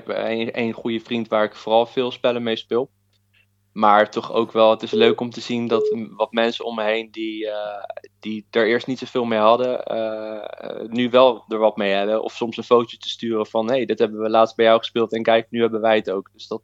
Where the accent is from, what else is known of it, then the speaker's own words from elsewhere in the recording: The Hague, South Holland, Netherlands; Ik kom uit Den Haag.